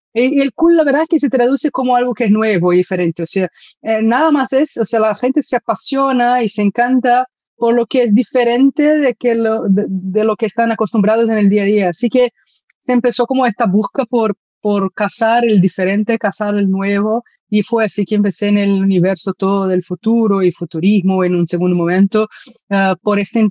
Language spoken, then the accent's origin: Spanish; Brazil; Spanish is a second language; Perdón por mi español, bueno, soy de Brasil, hice un posgrado en Barcelona, pero hace unas vidas atrás